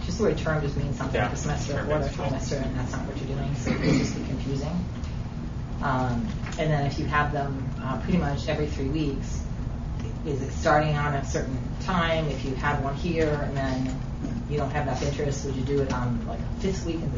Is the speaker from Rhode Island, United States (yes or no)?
yes; Rhode Island, United States; accent: Rhode Island; My Rhode Island accent is curved. That's an indication of something.